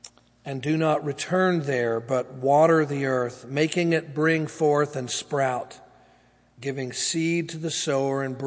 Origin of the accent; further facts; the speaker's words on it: Tennessee, United States; also born or lived in Georgia / Florida; And I did meet Doug when I was a Floridian, but before that I was from Georgia and originally from Tennessee. And you'll hear a little bit of that still there in my voice.